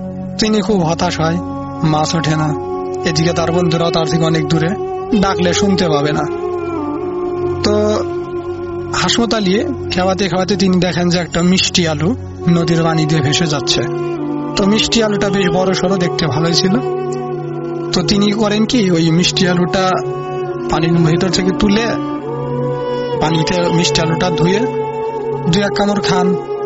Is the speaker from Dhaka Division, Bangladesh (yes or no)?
no; Sirajganj, Rajshahi Division, Bangladesh; আমার বাড়ি সিরাজগঞ্জ সদরে কোনো একটা গ্রামে।